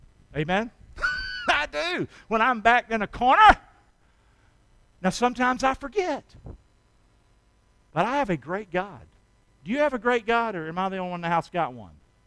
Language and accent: English; Rockingham, North Carolina, United States; I'm from Rockingham.